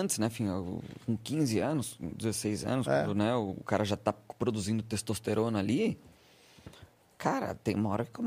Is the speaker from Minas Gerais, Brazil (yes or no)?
no; Rio Grande do Sul, Brazil; born there; now in São Paulo, Brazil; Sou nascido no Rio Grande do Sul.